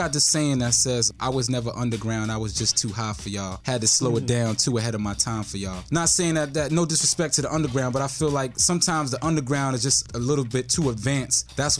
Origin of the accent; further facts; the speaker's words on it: New York City, New York, United States; I grew up in Wash Heights. When I grew up, it was like, you know, you had the break dances, the DJs